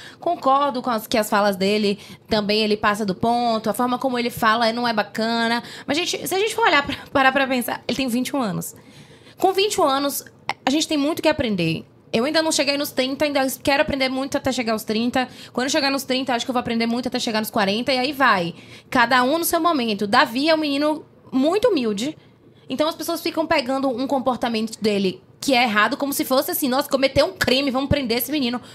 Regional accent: Salvador, Bahia, Brazil; also born or lived in Recife; Eu nasci no Recife, fui criada em Salvador.

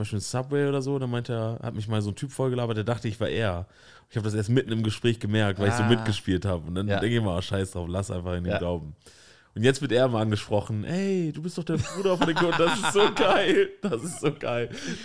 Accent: Germany; born there; Nee, ich bin in Deutschland geboren

